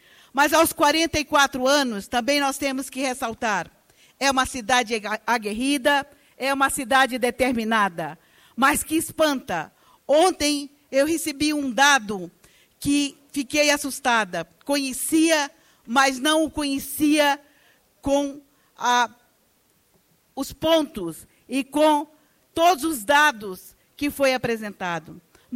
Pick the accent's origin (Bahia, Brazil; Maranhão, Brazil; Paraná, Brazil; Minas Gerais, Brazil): Minas Gerais, Brazil; Patos de Minas; born there; o município onde eu nasci, Patos de Minas